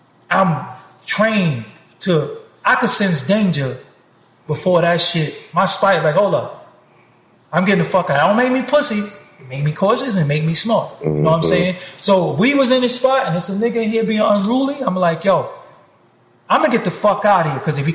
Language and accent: English; Brooklyn, New York, United States; They ain't put no trumped up charges on me because I'm from Brooklyn.